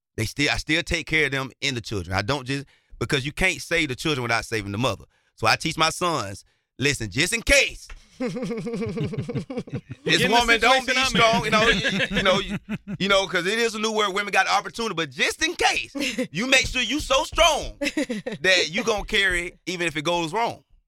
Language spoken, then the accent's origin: English; Millen, Georgia, United States; also born or lived in Waynesboro; But I'm really from a small town, Millen, Georgia, 3,000 people.